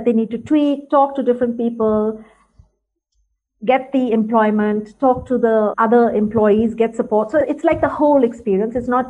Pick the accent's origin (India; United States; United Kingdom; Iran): India; Kolkata, West Bengal; Okay, so basically I grew up in India, in Calcutta.